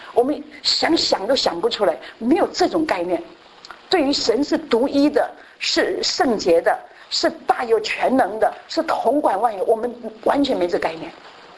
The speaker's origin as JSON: {"language": "Chinese", "country": "Taiwan", "said": "我们这种从台湾来的，那个从台湾那个民间宗教来的"}